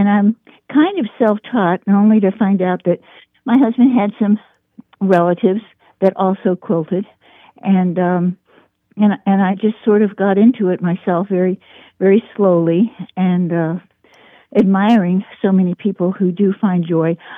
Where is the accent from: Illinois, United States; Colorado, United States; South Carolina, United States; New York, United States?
New York, United States; New York City; also born or lived in Fort Lauderdale, United States; now in Eddyville, United States; I live here in Eddyville, Kentucky. I'm originally from New York City, but I took the long route through Fort Lauderdale, Florida for many, many years, where I met my husband